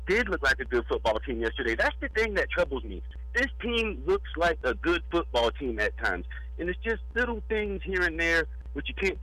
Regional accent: Florida, United States; I'm born and raised in Duval County, and when the Jaguars were born here, it's like they're a family member to me.

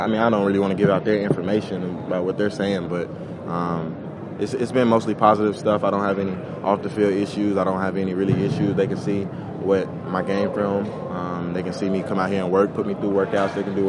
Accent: Tennessee, United States; not because I'm a guy from Tennessee.

